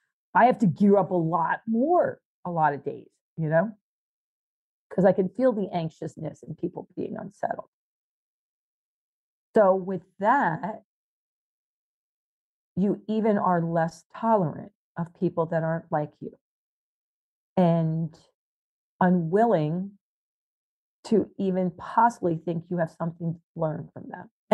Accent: the South, United States; meaning I grew up in the South. I like Southern cooking

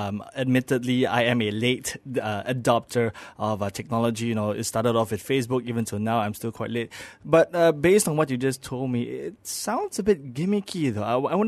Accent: Klang, Selangor, Malaysia; I mean, I am from Klang, so there's a stereotype there, you know.

